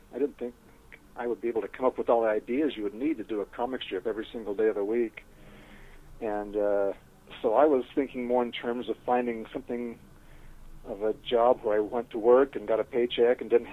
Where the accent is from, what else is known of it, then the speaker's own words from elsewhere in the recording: California, United States; also born or lived in Twin Falls, Idaho; Well, I was born in Idaho, in Twin Falls, Idaho, but we moved shortly thereafter to California, to the Bay Area, where I was raised.